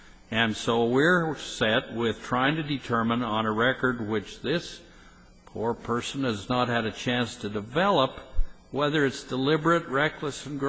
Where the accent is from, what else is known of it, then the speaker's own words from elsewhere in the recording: Idaho, United States; I'm from Idaho, so I'd say this funny.